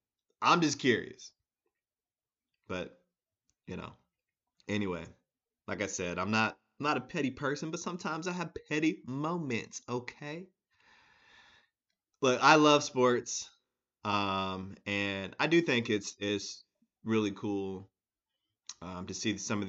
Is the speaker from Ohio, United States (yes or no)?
no; Des Moines, Iowa, United States; He's from my hometown in Des Moines.